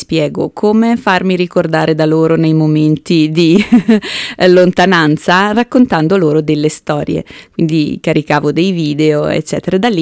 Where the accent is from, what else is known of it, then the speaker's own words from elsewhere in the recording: Lombardy, Italy; Diciamo che la Valle Camonica al momento mi ha adottata, perché sono bergamasca, ma mi sono spostata qui per amore di un camuno.